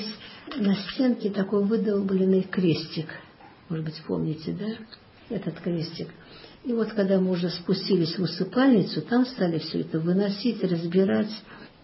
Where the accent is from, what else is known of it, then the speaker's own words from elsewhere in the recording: Saint Petersburg, Russia; Ну, так как я питерская, меня тоже, знаете, и Питер-то весь знает.